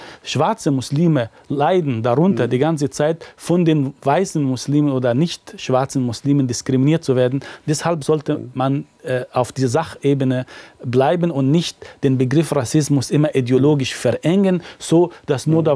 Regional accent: Egypt; Und dann saß er neben mir und hat gesagt, wie jetzt, woher kommst du? Aus Ägypten.

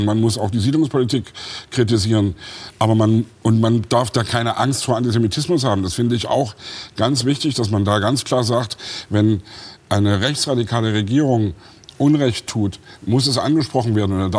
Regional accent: Germany; Und ich bin in der DDR groß geworden.

